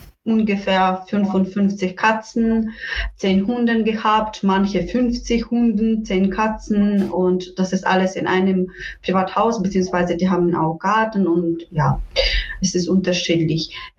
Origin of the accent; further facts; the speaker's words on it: Western Ukraine, Ukraine; German is a second language; Ursprünglich komme ich aus der Westen der Ukraine